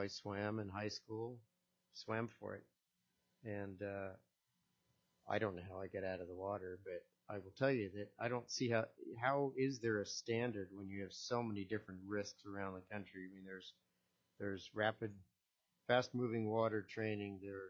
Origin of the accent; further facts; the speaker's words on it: Fort Lauderdale, Florida, United States; moved away; I was raised in Fort Lauderdale. My first power boat was when I was 8 years old, in a boat that had to be bailed very often. Many years of experience, I moved up here and bought a boat.